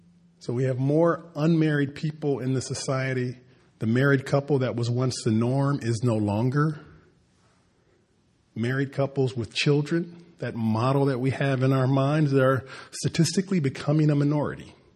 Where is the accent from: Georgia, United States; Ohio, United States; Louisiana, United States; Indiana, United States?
Ohio, United States; Cleveland; In my own family, who I grew up in Cleveland, Ohio, I had lots of relatives who did not go to college.